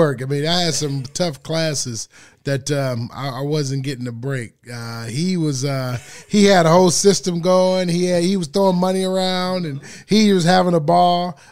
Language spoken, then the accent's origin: English; Detroit, Michigan, United States; from Detroit, I'm a senior.